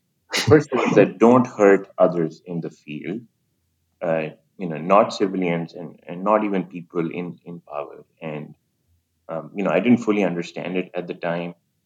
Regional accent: Pakistan; moved away as an adult; now in United States; So I was born in Pakistan. I went to school there before coming to the U.S. for college.

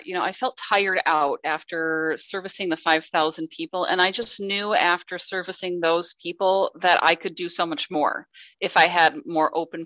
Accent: Minnesota, United States; from Minnesota

